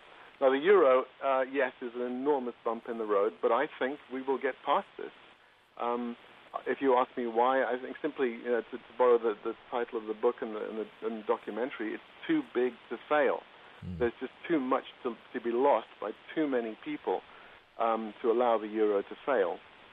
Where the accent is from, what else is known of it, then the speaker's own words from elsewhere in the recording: United Kingdom; the double odd thing is that I'm originally British as well